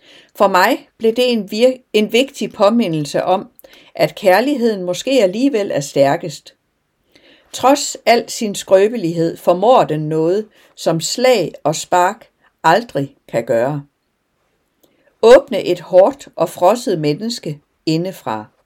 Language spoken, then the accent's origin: Danish; Sweden; Næsten som jeg plejer at gøre hjemme i Sverige.